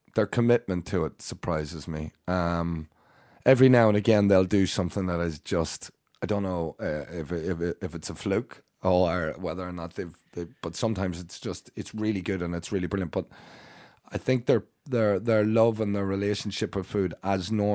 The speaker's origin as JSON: {"language": "English", "town": "Dublin", "region": "Leinster", "country": "Ireland", "tie": "born there", "also_born_or_lived": "Carlow", "said": "I was born in Rotunda here in Dublin, and my mum, we lived on Gardiner Street"}